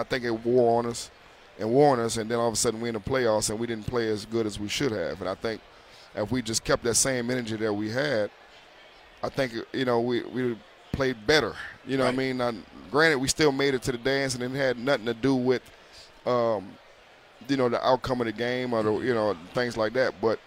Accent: New Orleans, Louisiana, United States; I'm from New Orleans, right?

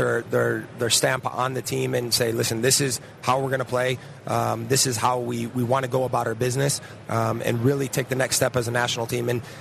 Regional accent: United States; to go into that environment as an American and have the opportunity to play in the best league in the world against the best players

